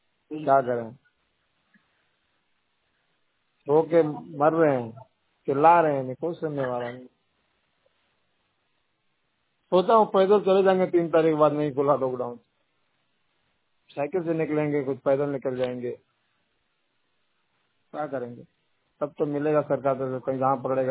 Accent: Jharkhand, India; now in Surat, India; मैं झारखंड का रहने वाला हूँ, गुजरात में रहता हूँ, जिला सूरत।

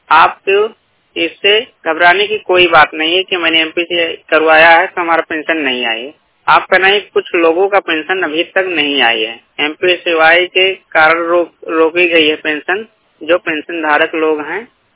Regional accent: Uttar Pradesh, India; आपके बगल का हूँ मैं, जिला बस्ती का रहने वाला हूँ, UP का हूँ मैं

